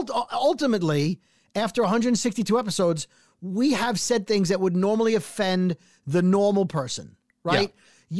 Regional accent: Papua New Guinea; I'm from Papua New Guinea.

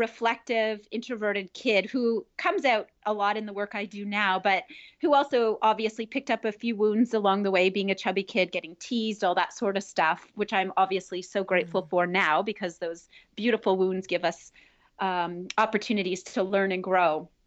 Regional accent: Ontario, Canada; I grew up in Northern Ontario

